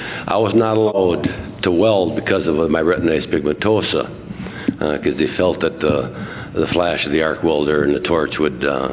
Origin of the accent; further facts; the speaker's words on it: Eau Claire, Wisconsin, United States; As mentioned, I am from Wisconsin, actually Eau Claire, Wisconsin.